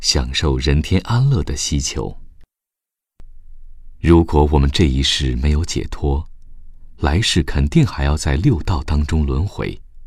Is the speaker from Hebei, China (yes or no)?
no; Sichuan, China; 在我的家乡甘孜州，